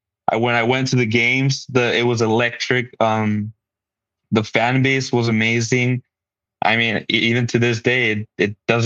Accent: San Diego, California, United States; And as I grew up around San Diego, my dad took me to football games, and I just grew up in the sport.

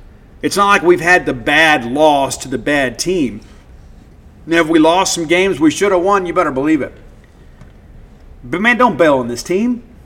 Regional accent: Mississippi, United States; Maybe you're a little more frou-frou than me. I'm from South Mississippi.

